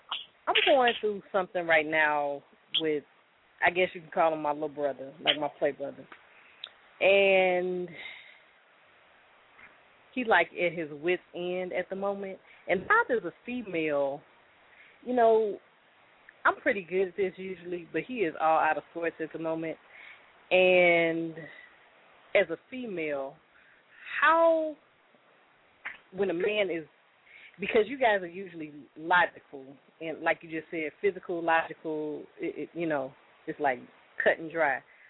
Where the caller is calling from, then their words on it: St. Louis, Missouri, United States; I'm calling from St. Louis, Missouri.